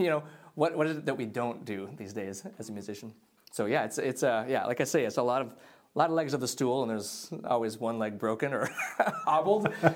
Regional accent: Minnesota, United States; Well, I'm a drummer from Minnesota, live in Minneapolis.

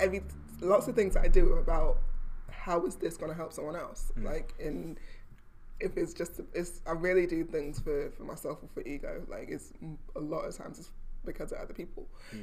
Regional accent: United States; born there; I was born in America and the special needs kids went on like small yellow school buses.

